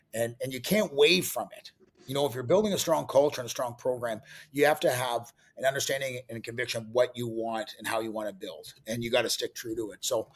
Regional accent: Canada; And, I grew up, as a Canadian hockey player, and you watch the World Juniors every day at Christmas, or on Boxing Day, right?

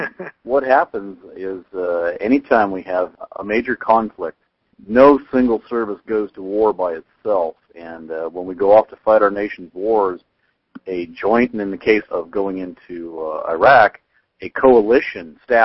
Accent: Montana, United States; the best trout water in the world right there in north central Montana, and Missouri River ran through my hometown, and grew up in an age when I could disappear at pretty much daylight and not be home until either supper or after sunset.

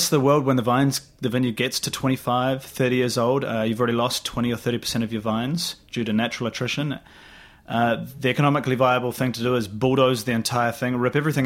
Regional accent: New Zealand; I'm from New Zealand.

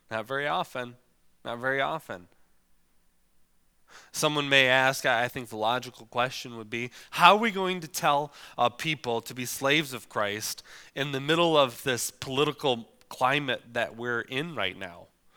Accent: Vassar, Michigan, United States; Where I grew up in Vassar, their high school, their mascot was the Vulcans.

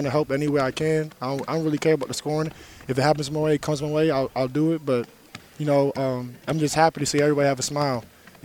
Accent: New York, United States; where I'm from, like I'm from New York, Harlem, New York. We've always been gritty.

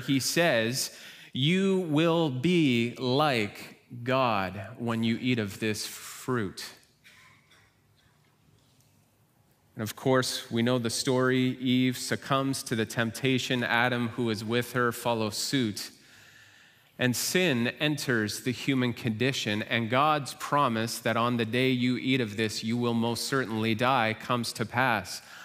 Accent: Tottenham, London, United Kingdom; When I was a child growing up in Tottenham, my home backed on a conservation area, so I had farm fields to look out upon.

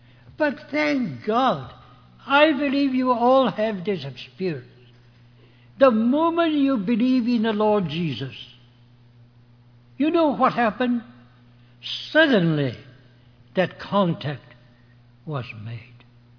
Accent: China; You may not know it, but I came from China.

